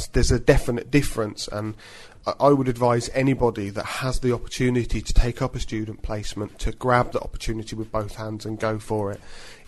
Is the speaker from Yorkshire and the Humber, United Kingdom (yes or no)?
yes; Huddersfield, Yorkshire and the Humber, United Kingdom; Off back up to my hometown of Huddersfield